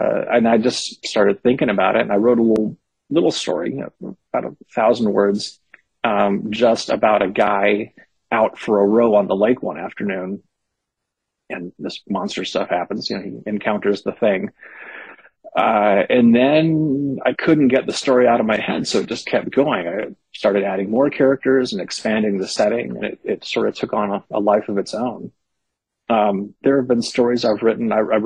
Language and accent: English; Berkeley, California, United States; I was growing up in Berkeley in the 70s and 80s